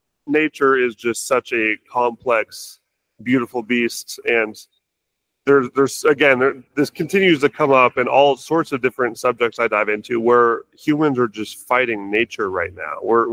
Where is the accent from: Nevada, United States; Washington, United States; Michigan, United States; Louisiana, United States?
Washington, United States; Seattle; pretty much all the vegans I grew up with in Seattle and know